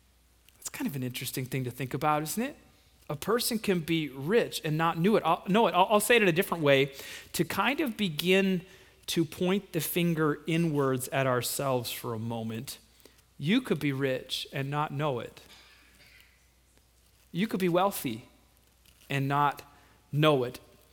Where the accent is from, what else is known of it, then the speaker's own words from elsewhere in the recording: Minnesota, United States; And I'm not even from Kansas. That's a quote from, okay. But we had officially left the land of Chevys and Fords and entered the land of Ferraris and Lamborghinis, all right? One after another, like cars that cost more than our houses back in Minnesota.